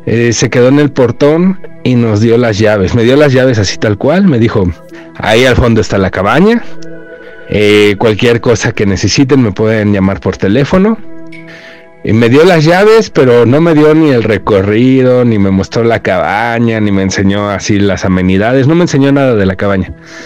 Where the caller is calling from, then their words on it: Morelos, Mexico; Yo soy del estado de Morelos y les envío este mensaje para contarles una experiencia que viví.